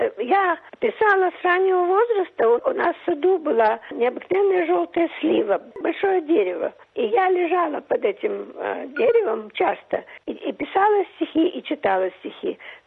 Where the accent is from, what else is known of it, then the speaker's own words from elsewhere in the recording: Shanghai, China; now in Australia; Я выросла в Китае. Мои, может быть, самые счастливые годы были в Шанхае.